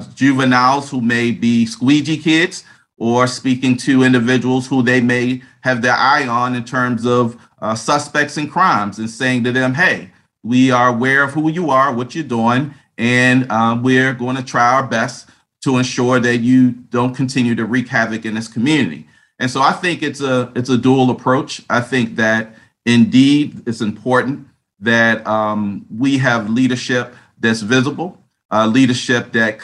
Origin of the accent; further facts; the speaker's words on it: Baltimore, Maryland, United States; In the city of Baltimore, and I was born and raised in Baltimore, as it was then, as it is now, everything is really relational.